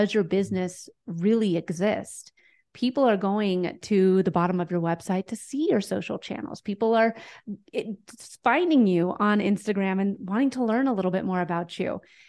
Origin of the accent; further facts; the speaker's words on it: Denver, Colorado, United States; I am a social media strategist and I'm from Denver, Colorado.